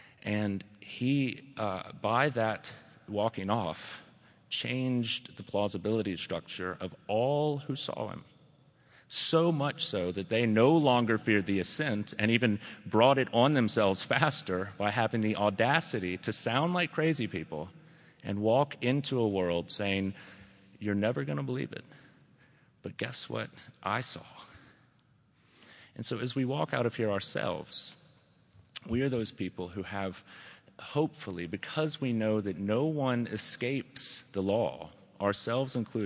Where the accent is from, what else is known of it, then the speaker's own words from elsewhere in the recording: Baton Rouge, Louisiana, United States; I grew up in Baton Rouge